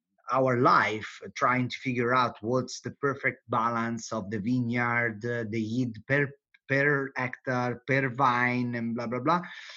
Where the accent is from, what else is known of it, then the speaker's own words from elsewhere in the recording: Campania, Italy; I was raised in Campania, which since Roman time, Romans used to call Campania Felix, happy Campania